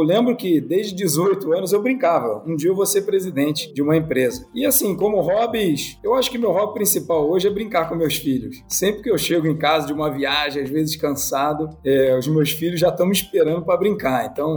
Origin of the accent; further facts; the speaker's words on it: Niterói, Rio de Janeiro, Brazil; born there; Nasci na cidade de Niterói, no Rio de Janeiro.